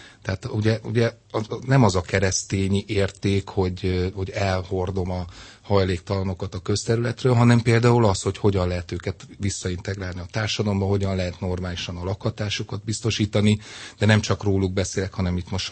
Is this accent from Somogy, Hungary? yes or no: no; Pécs, Baranya, Hungary; now in Budapest, Hungary; Tehát én is Pécsről vagyok, de itt élek Budapesten